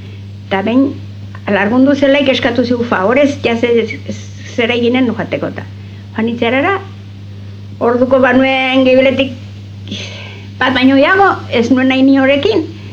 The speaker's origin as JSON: {"language": "Basque", "town": "Txorrondo", "region": "Basque Country", "country": "Spain", "tie": "born there", "said": "auzo bat, erraten zaio, Txorrondo. Hor jaioa naiz ni."}